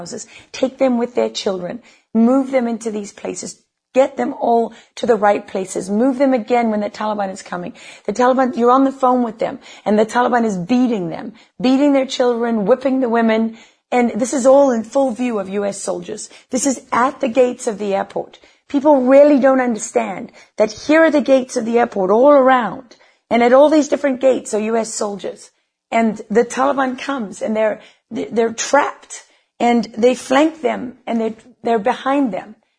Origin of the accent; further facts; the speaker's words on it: South Africa; now in United States; I'm a South African. I'm an immigrant who made my home here. My children are born here, and my husband is from here. And I have lived the ideals of America all my life as a white South African growing up in a country